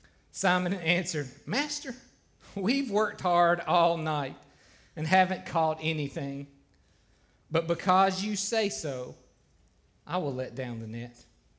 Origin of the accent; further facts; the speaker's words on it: Virginia, United States; I grew up in South Central Virginia around Smith Mountain Lake.